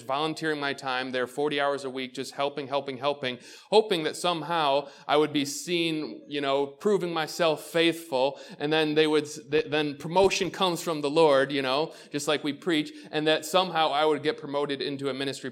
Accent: Waterport, New York, United States; I grew up in Waterport. And yet I knew that, like, God had put this huge vision of what he wanted me to do. And Waterport, the only thing that it has is a post office.

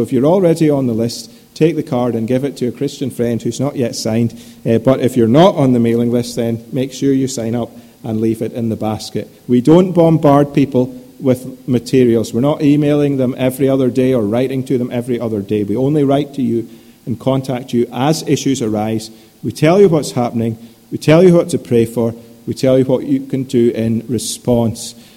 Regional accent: Scotland, United Kingdom; born there; Now, I'm a Scotsman by birth.

